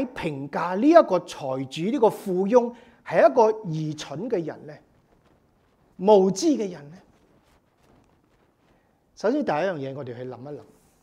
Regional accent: Guangdong, China; accent: Cantonese; 用我们广东话，白痴的人啊

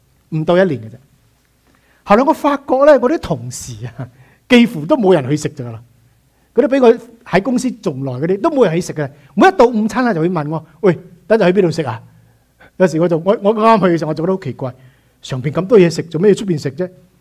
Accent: Malaysia; 我喺馬來西亞長大

